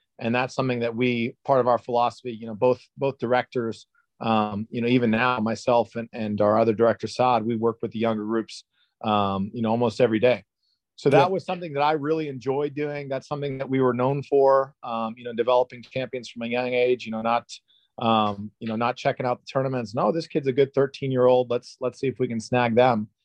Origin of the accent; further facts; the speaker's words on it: San Diego, California, United States; My background was I grew up playing in Southern Cal in San Diego.